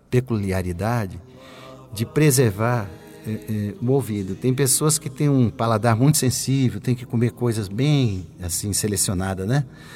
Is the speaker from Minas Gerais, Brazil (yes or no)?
yes; Minas Gerais, Brazil; o hino de Minas Gerais, minha terra.